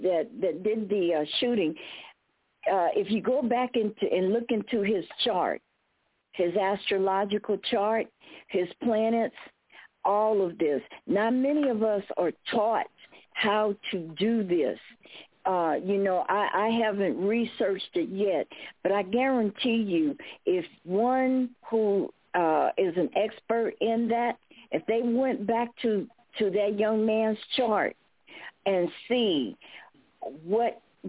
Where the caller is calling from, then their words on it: Tucson, Arizona, United States; I'm calling you from Tucson, Arizona, the Gables Resort.